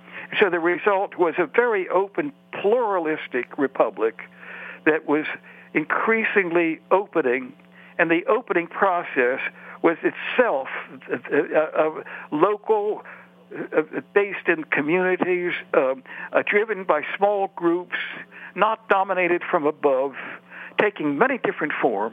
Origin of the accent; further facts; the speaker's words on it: Maryland, United States; I grew up in Maryland. It's a border state, but with a very large African-American population.